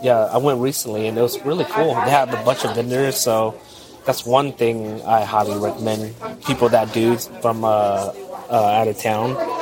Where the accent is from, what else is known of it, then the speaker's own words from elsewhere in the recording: Dallas, Texas, United States; That's my team, but I'm from Dallas, so.